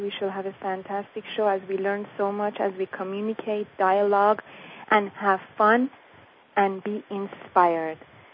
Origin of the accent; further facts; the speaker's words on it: Iran; I'm coming from Iran.